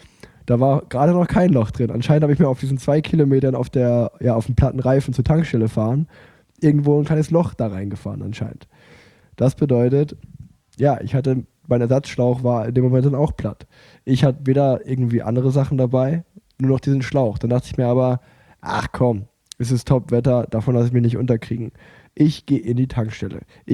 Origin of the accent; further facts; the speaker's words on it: Unna, North Rhine-Westphalia, Germany; born there; gebürtiger Unneraner, meine Oma wurde in Letmathe geboren, das heißt, es ist gar nicht mal so weit weg.